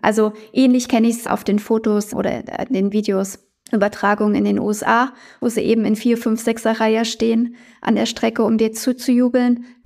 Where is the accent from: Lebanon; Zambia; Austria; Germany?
Germany; Frankfurt, Hesse; Gut, meine Heimatstadt Frankfurt.